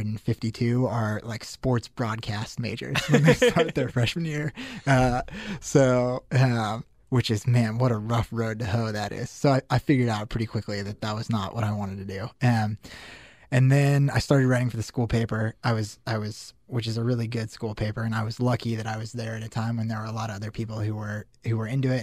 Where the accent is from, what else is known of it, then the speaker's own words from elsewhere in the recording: Denver, Colorado, United States; I mean, I grew up in Denver. I went to Syracuse because I thought I was kind of interested in journalism